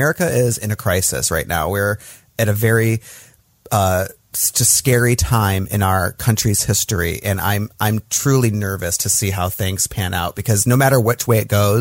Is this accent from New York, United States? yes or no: no; Michigan, United States; also born or lived in California; originally I'm from Michigan, like I told you. That's where I went to high school. That's where I was born and raised, in Michigan, which is a northern Midwestern state in the country.